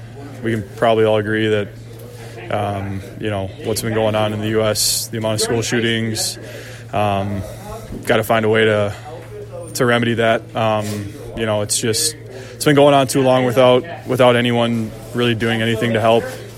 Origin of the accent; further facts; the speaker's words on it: United States; As an American, I have 3 kids now